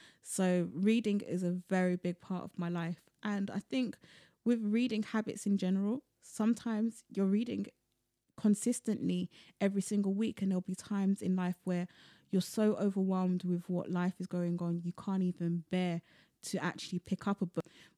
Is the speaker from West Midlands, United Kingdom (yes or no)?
no; London, United Kingdom; though I was born and bred in London